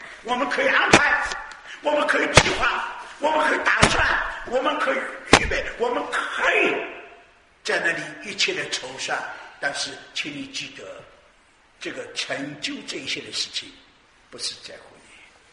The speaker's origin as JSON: {"language": "Chinese", "town": "Ningbo", "region": "Zhejiang", "country": "China", "accent": "Ningbo", "said": "特别是我宁波人呢，我想有好几个宁波人，一听见我讲官话就知道我宁波人"}